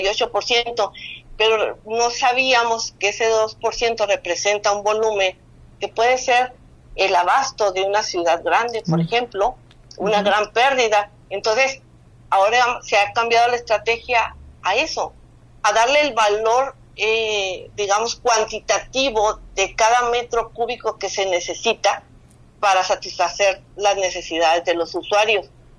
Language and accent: Spanish; Chihuahua, Mexico; como chihuahuenses, como mexicanos